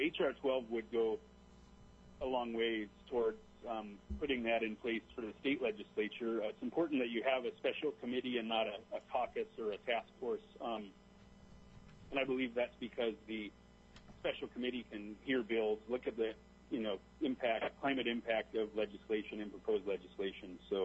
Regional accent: Homer, Alaska, United States; I'm from Homer, Alaska.

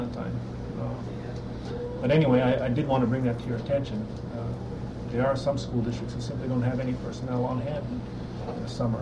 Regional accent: Skagway, Alaska, United States; And I know Skagway happens to be one of them. That's my hometown.

